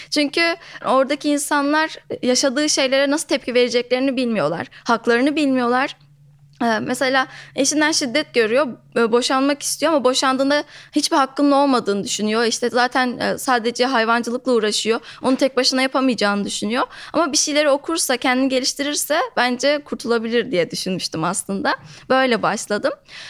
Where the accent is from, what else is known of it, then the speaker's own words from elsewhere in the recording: Yozgat, Turkey; Ben Yozgat'ta doğdum ve liseye kadar orada hayatımı geçirdim. Küçük bir köyde doğdum aslında.